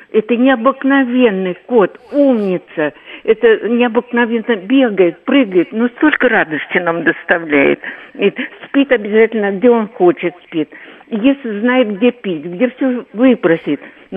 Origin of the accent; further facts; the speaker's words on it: Moscow, Russia; я из Москвы, мне много лет, очень, 90 лет